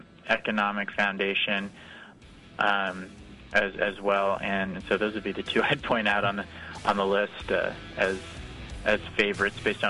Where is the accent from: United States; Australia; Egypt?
United States; Kansas; maybe just because I grew up in Kansas and I know that heartland kind of market.